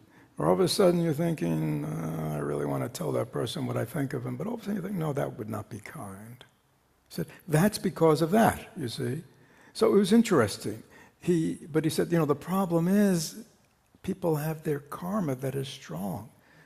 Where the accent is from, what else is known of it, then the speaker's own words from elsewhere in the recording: United States; I'm an American, I can ask anything.